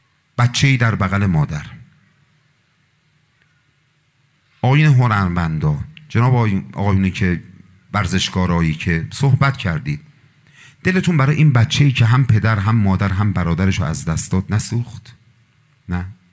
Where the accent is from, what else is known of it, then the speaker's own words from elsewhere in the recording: Iran; ما ایرانی هستیم، برای همه دغدغه داریم